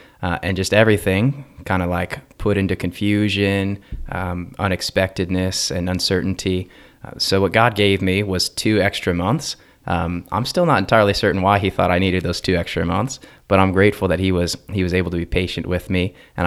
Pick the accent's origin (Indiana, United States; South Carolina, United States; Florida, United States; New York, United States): Indiana, United States; Westfield; Yeah, I grew up pretty close to Noblesville, actually. I grew up in Westfield, attending Our Lady of Mount Carmel Church.